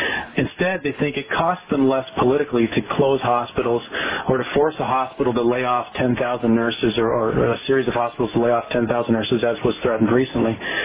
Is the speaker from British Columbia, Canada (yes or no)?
no; Windsor, Ontario, Canada; one of which was started in Windsor, Ontario, which is my hometown.